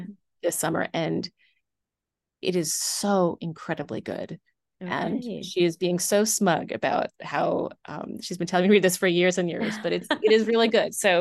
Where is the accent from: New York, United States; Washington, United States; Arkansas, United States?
New York, United States; also born or lived in Boston; Like I said, I'm from New York originally. I went to grad school in Boston. I was not sure how I was going to feel about the Midwest.